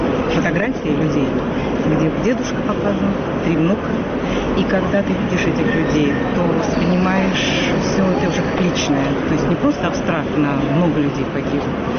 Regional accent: Russia; то, что я россиянка

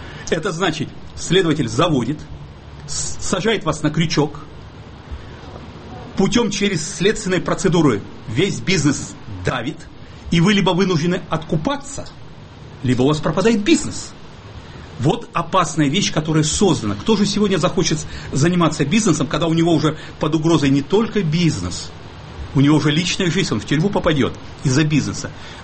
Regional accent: Siberia, Russia; Я говорю как сибиряк, потому что у нас особое отношение.

